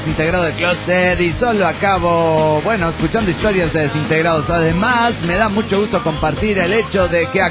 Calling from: Mexico City, Mexico; del DF mexicano.

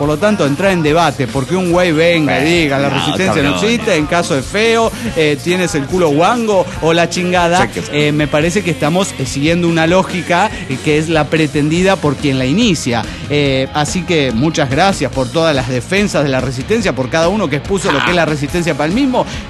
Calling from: Lima, Peru; Soy el Barranquios de Lima, Perú.

